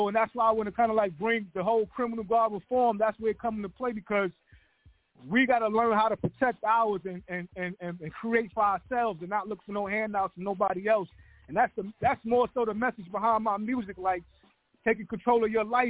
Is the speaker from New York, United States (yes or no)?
yes; New York City, New York, United States; I'm born and raised in South Jamaica, Queens, New York City. Queens always been like the underdog of New York City.